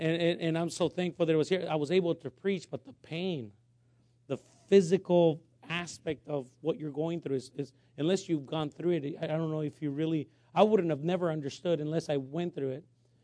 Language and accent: English; West Coast, United States; and I'm sorry to say he was from West Coast because I'm from West Coast